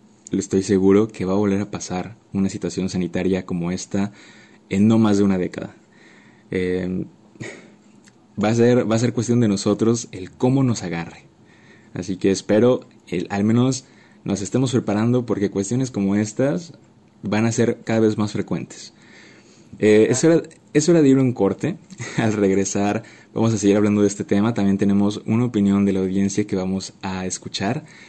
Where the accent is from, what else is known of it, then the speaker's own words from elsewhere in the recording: Mexico; ya somos así los mexicanos y ya nos chingamos